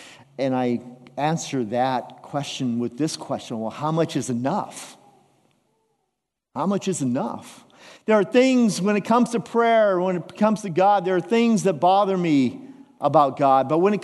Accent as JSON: {"language": "English", "town": "Des Moines", "region": "Iowa", "country": "United States", "tie": "born or raised there", "said": "I was probably in second grade, and I was walking home from McKinley Elementary School in Des Moines, Iowa, on the poor side of town"}